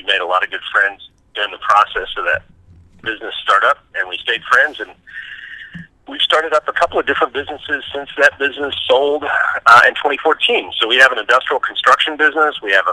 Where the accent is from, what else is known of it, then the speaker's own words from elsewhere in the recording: Texas, United States; I grew up in West Texas, and I grew up at a time when the oil and gas market was at a bubble.